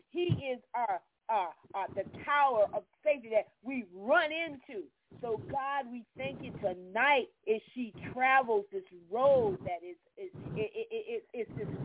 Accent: Florida, United States; I mean, because I grew up in Florida, so we had tremendous lightning storms, electrical storms.

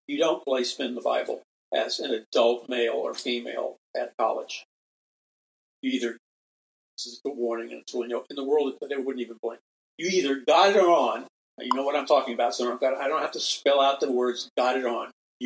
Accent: New York City, New York, United States; I'm from New York City.

